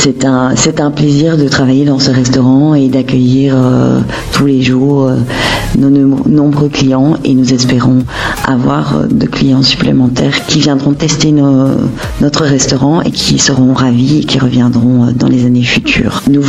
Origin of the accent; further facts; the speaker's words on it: Brussels, Brussels-Capital Region, Belgium; C'est un restaurant franco-belge puisque nous venons tous les trois de Bruxelles.